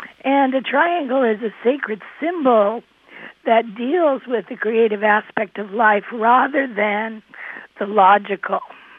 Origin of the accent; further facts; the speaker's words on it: Cardiff-by-the-Sea, California, United States; I'm from Cardiff-by-the-Sea in California